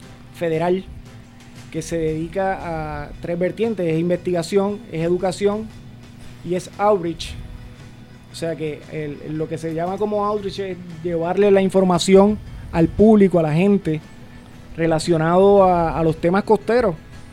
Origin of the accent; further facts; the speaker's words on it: Rincón, Puerto Rico; Yo soy de Rincón, como dijo Ernie, desde muy pequeño veo a todo el mundo corriendo en bicicleta, cargando su tabla para ir a surfear y todo eso.